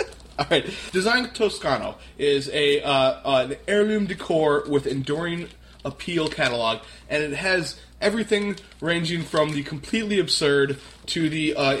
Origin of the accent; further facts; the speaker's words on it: United States; I don't know. I'm American. I don't know anything about other places.